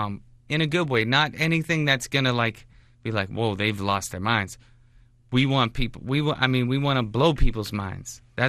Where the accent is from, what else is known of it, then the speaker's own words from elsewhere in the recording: United States; Well, I'm a dual citizen. I'm American and Canadian.